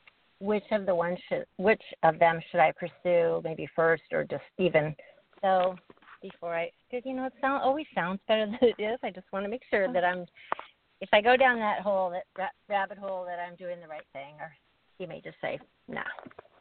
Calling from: California, United States; I'm calling from the San Francisco Bay Area also.

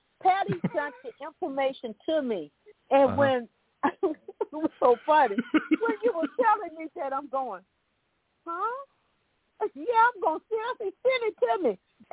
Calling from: Alabama, United States

